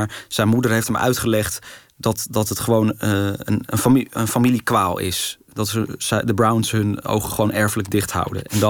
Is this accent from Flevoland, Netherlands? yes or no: no; The Hague, South Holland, Netherlands; want ik kom natuurlijk ook uit Den Haag.